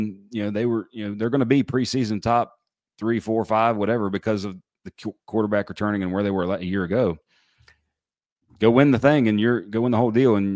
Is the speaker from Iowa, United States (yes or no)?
no; West Virginia, United States; Go to school there, but I'm from there.